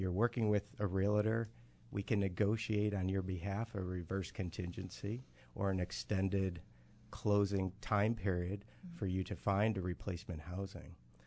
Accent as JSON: {"language": "English", "region": "New York", "country": "United States", "tie": "born or raised there", "lives_now": "North Towns, United States", "said": "I grew up in the South Towns, and I currently live in the North Towns. So anywhere from, East Aurora, Orchard Park, all the way to Niagara County."}